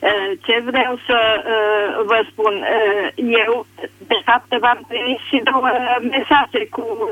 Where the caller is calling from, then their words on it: Hunedoara, Hunedoara County, Romania; din Hunedoara.